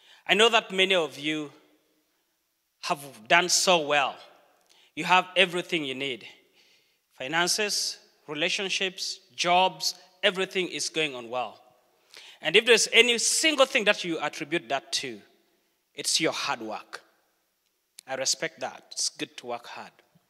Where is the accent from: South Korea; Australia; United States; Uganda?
Uganda; now in Canada; I'm not a typical Canadian. I'm an immigrant, okay? I am an immigrant. I come from Uganda.